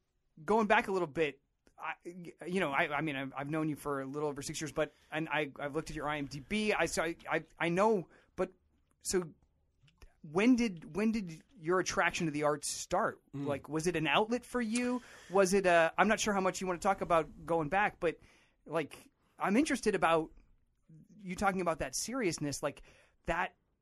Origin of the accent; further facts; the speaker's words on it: New Hampshire, United States; From a small town in New Hampshire. So, like, I get you.